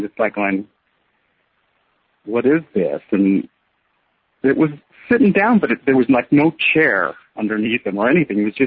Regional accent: Caldwell, Idaho, United States; moved away as an adult; I was born and raised in Idaho, outside of a town called Caldwell. And I lived in Idaho all my life up to where I was about 24.

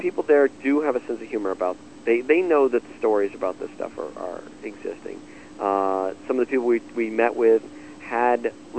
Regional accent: United States; I'm an American, and I'm very proud of what I do.

